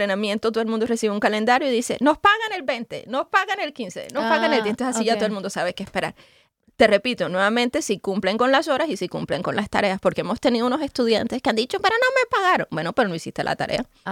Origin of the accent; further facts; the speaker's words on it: Colombia; Yo soy de Colombia, yo lo hice, yo pues mostré mi certificación de Colombia.